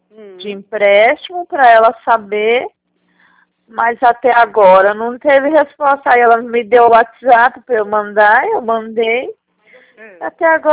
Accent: Cotia, São Paulo, Brazil; Eu sou de Cotia.

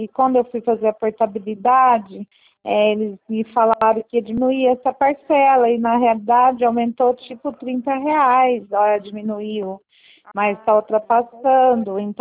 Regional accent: Bebedouro, São Paulo, Brazil

